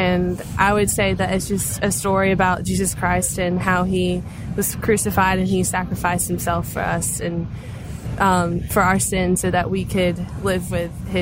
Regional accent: Greenville, South Carolina, United States; Greenville, South Carolina.

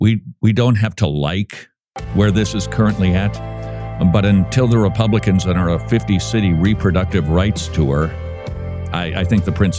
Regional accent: Minnesota, United States; I couldn't be more proud of my home state of Minnesota.

